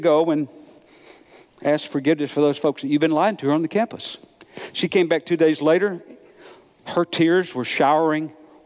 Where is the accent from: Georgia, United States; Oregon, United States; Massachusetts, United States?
Georgia, United States; Sonny and I grew up in Georgia, and we had something called the Jesus Movement.